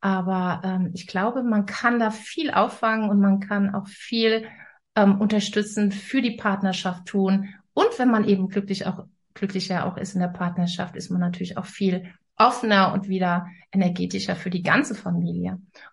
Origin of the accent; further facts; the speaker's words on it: Rhineland, Germany; Ich komme ja aus dem Rheinland und lebe jetzt im Norden.